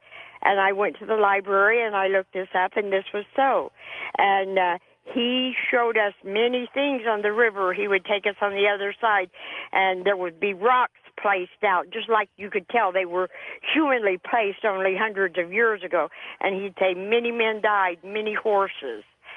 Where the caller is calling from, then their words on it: Bakersfield, California, United States; Hi, George. This is … I'm calling from Bakersfield.